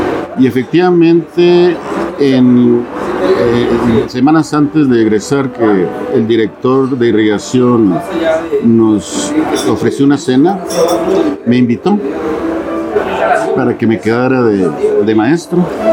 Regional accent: Ojinaga, Chihuahua, Mexico; yo soy originario de Ojinaga, Chihuahua. Es uno de los municipios fronterizos del estado.

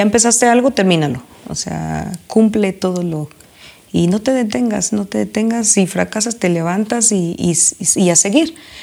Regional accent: Michoacán, Mexico; Yo soy originaria del estado de Michoacán.

